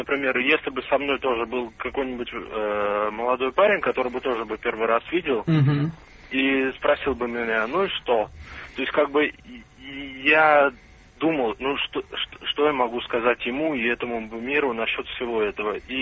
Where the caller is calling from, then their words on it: Saint Petersburg, Russia; я из Санкт-Петербурга звоню.